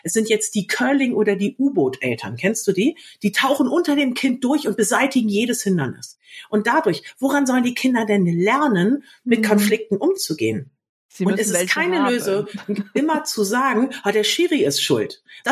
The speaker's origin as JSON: {"language": "German", "region": "Hamburg", "country": "Germany", "said": "ich bin Hamburgerin."}